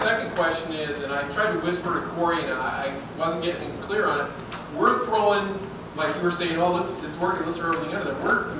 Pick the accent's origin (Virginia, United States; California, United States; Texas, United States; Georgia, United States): California, United States; I'm an addict, and I'm from the West End area of the Southern California region